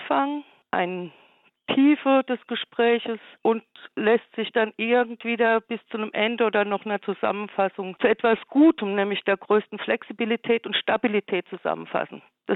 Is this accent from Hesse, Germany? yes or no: yes; Eberstadt, Hesse, Germany; ich stamme aus Eberstadt, aus einer alten Gerber-Handwerksdynastie.